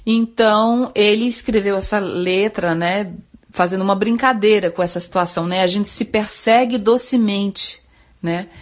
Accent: João Pessoa, Paraíba, Brazil; now in Brasília, Brazil; Mas grande parte da minha infância foi lá, na Paraíba, em João Pessoa.

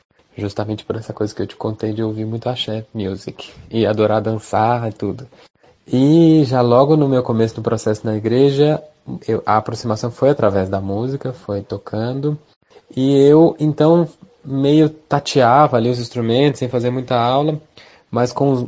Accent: Minas Gerais, Brazil; Mas se eu tivesse ali na minha terrinha, lá em Minas, né

